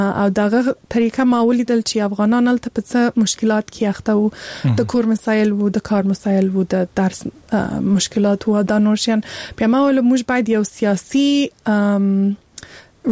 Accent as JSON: {"language": "Pashto", "country": "Afghanistan", "tie": "born there", "said": "ما هر وخت د افغانستان سره ډېر نږدې توب احساس کوي، ځکه چې زه په هغه ځای کې پیدا سوی یم. زه د چالته لوی سوی نه یم، هلته مې درس ویلی نه دی، خو مور و پلار مې افغانان دي، زه خپله افغان یم."}